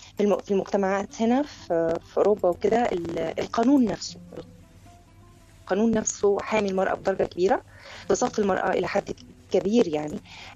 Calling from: Belgium; أنا بكلمك من بلجيكا.

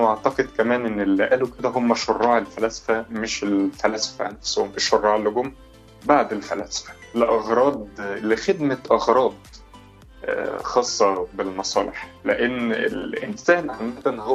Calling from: Cairo, Cairo Governorate, Egypt; من القاهرة.

